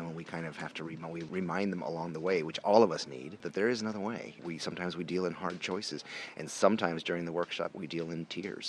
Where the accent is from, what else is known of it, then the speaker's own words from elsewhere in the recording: Brooklyn, New York, United States; I'm from Brooklyn, New York.